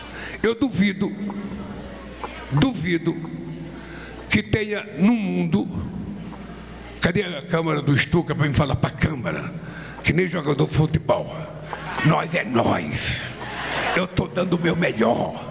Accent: Northeast Region, Brazil; born there; Vai conhecer o Nordeste, onde eu nasci.

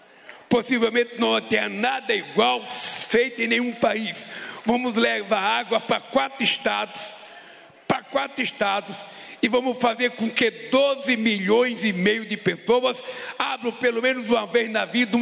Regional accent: Pernambuco, Brazil; moved away; Vocês sabem que eu saí de Pernambuco em 1952 por causa da seca e fomos embora para não morrer de fome.

